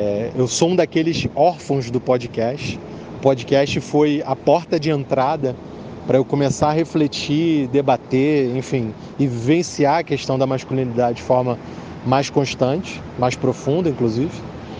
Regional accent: Rio de Janeiro, Brazil; sou do Rio de Janeiro.

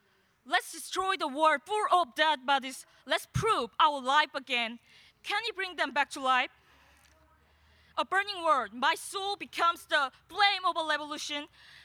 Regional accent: South Korea; from Pungsan High School, South Korea.

